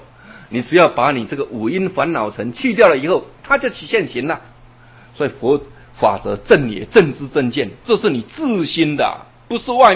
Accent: Taiwan; 你看，像我们台湾人都假活佛

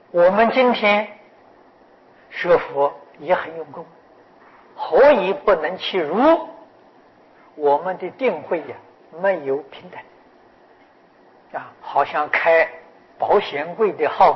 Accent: China; 我们中国人也常讲的孝亲尊师啊，这是根本啊。

